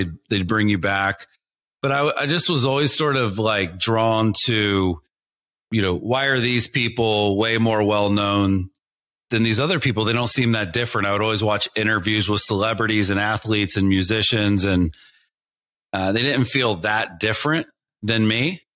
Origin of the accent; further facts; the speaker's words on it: Florida, United States; also born or lived in Cleveland; And I got married, had a child, like, and I just didn't want to live in Cleveland because I was from Florida.